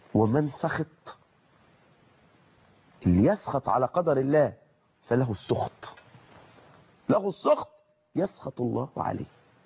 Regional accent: Egypt; accent: Egyptian

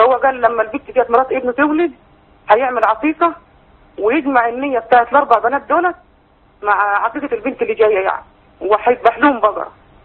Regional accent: Alexandria, Alexandria Governorate, Egypt; فهو سأل واحد عالم عندنا في اسكندرية هنا

